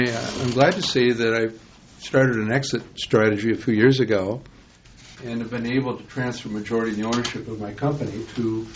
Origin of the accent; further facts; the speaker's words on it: Mankato, Minnesota, United States; I'm from Mankato, District 1.